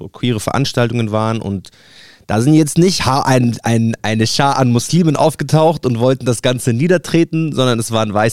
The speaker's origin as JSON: {"language": "German", "country": "Palestine", "second_language": "German", "said": "weil ich kann mich nicht als Palästinenser automatisch mit einem Türken connecten"}